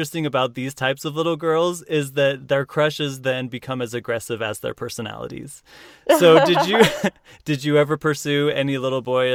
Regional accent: Utah, United States; And then I got involved in clogging because I'm from Utah. So like Rocky Mountain, country western clogging.

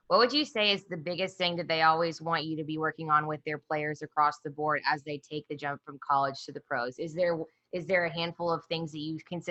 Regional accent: Kansas City, United States; now in Texas, United States; I grew up in Kansas City and, you know, we have guys that go out into the league, but it feels like a different level here in Texas.

